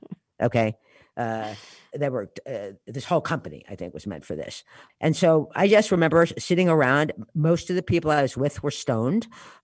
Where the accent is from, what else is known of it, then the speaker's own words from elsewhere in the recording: New Jersey, United States; I knew how to drive because I was from New Jersey.